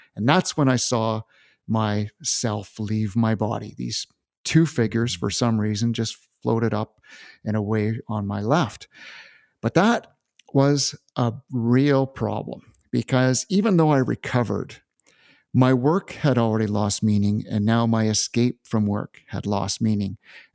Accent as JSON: {"language": "English", "country": "Canada", "said": "after I was returned back to Canada, I'm from Canada, and I was living in Western Canada"}